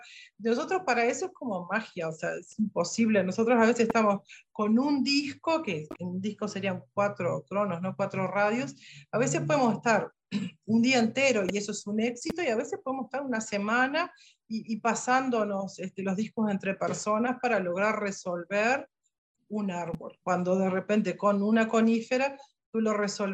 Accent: Rivera, Uruguay; y yo soy de Rivera, las dos hicimos los posgrados en Brasil.

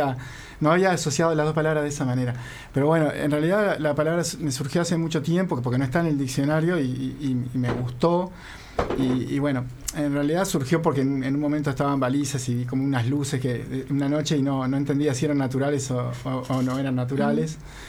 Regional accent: Trinidad, Flores, Uruguay; also born or lived in Montevideo; yo me crié en el campo, viví muchos años también toda la infancia y adolescencia en Trinidad, en Flores, después para Montevideo

